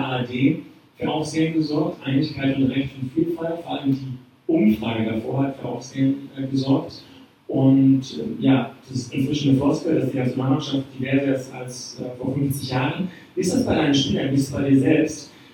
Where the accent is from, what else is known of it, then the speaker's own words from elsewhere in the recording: Berlin, Germany; ich bin aus Berlin, ich bin nicht so gut involviert in den Verbandsstrukturen